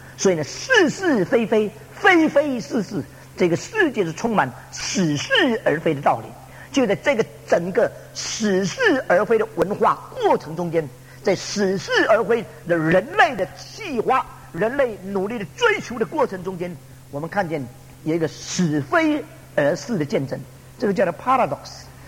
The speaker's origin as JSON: {"language": "Chinese", "country": "China", "said": "我昨天提到我们中国人从这个五四运动"}